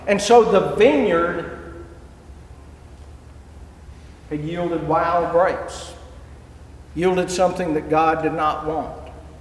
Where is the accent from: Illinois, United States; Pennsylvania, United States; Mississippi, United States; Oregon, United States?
Mississippi, United States; I grew up in Mississippi. I've been a member of the church all my life.